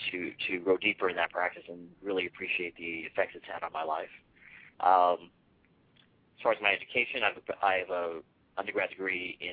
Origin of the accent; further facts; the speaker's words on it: Los Angeles, California, United States; I'm an L.A. native. I was born and raised in Los Angeles, first of all